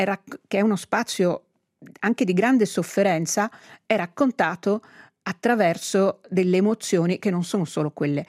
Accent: Italian-speaking Switzerland, Switzerland; Venezia, che conosciamo anche come svizzero italiani abbastanza da vicini

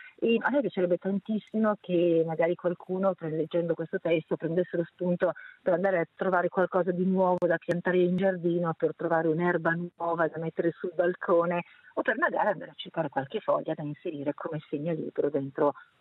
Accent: Brescia, Lombardy, Italy; Io sono bresciana

